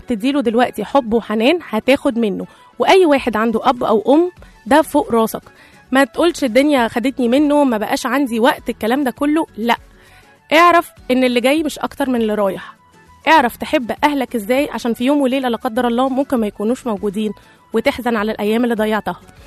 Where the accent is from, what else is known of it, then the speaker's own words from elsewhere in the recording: Egypt; طبعا احنا شعب مصري بيحب دايما يتريق على كل حاجه